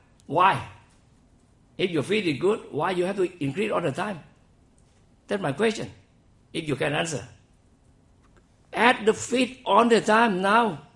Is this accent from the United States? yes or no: no; Southern Thailand, Thailand; English is a second language; But in Thailand, most people from the south, in my hometown, they use chlorine.